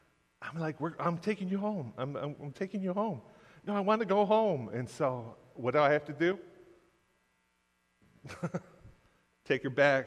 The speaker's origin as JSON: {"language": "English", "town": "Detroit", "region": "Michigan", "country": "United States", "tie": "born or raised there", "said": "I'm a city boy, born and raised in Southwest Detroit."}